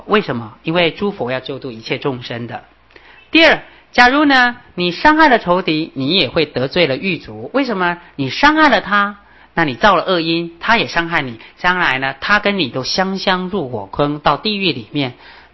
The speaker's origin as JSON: {"language": "Chinese", "country": "China", "said": "就像我们中国人讲，小不忍则乱大谋"}